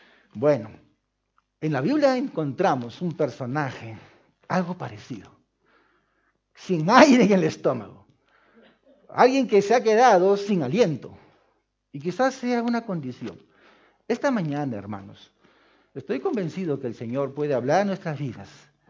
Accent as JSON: {"language": "Spanish", "region": "Lima", "country": "Peru", "tie": "born or raised there", "also_born_or_lived": "Piura", "said": "nací en Piura. Y mi papá fue destacado a Lima, ya. Y ahí hemos crecido, nos hemos desarrollado. Somos 8 hermanos de una familia. Somos una familia numerosa."}